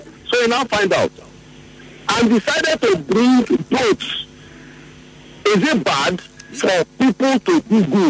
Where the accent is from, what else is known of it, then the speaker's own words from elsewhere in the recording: Zambia; I think I was privileged to be in Zambia. I'm from Zambia also.